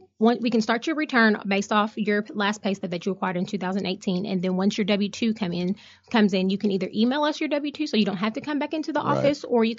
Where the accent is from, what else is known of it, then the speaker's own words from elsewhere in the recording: Nicholasville, Kentucky, United States; And I'm from Nicholasville.